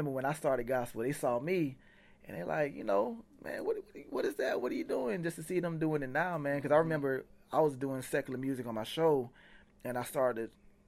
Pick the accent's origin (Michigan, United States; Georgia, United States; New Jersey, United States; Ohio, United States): Georgia, United States; Atlanta; also born or lived in Montgomery, United States; Well, I'm from Atlanta, Georgia, but I went to school.